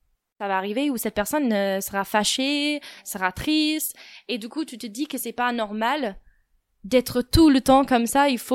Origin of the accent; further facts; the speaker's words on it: United States; J'ai 25 ans, je viens des États-Unis.